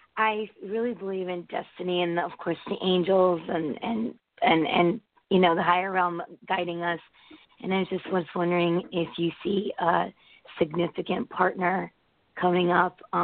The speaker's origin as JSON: {"language": "English", "country": "United States", "tie": "born there", "said": "We're from India, but I was born here in the States."}